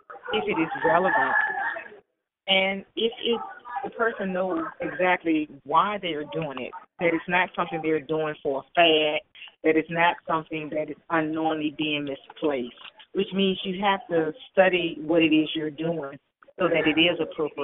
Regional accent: Richmond, Virginia, United States; I'm from Richmond, Virginia, but I attended Indiana University

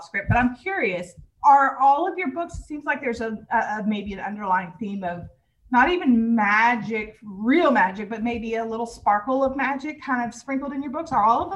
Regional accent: Kentucky, United States; accent: Southern Kentucky; And everybody has to tolerate my Southern Kentucky accent every week.

